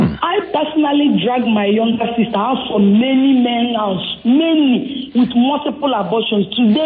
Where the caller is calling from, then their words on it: Badagry, Lagos, Nigeria; From Badagry side.